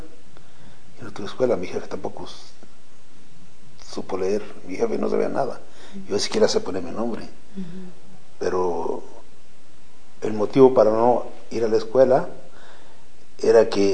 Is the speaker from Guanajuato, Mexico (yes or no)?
yes; Ocampo, Guanajuato, Mexico; born there; Yo nací en Guanajuato, rancho La Haciendita, municipio de Ocampo, Guanajuato.